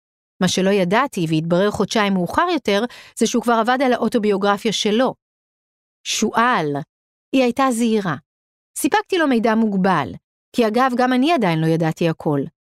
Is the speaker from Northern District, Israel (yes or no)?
yes; Migdal HaEmek, Northern District, Israel; now in Tel Aviv, Israel; אני גדלתי במגדל העמק. ואיפה היה השמאל עבור האנשים במגדל העמק? אז אני מבינה את זה. אני אמנם חיה כבר יותר שנים בתל אביב